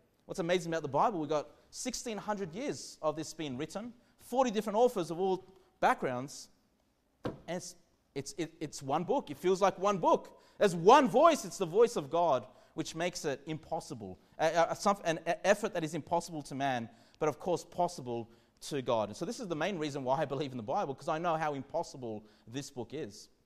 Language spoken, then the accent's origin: English; Sydney, New South Wales, Australia; now in Queensland, Australia; even when I came from Sydney to Queensland, you know, the first few weeks, the first few months